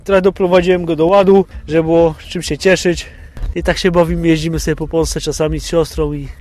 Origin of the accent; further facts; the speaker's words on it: Malbork, Pomeranian Voivodeship, Poland; Jesteśmy z Malborka, także kawałeczek drogi.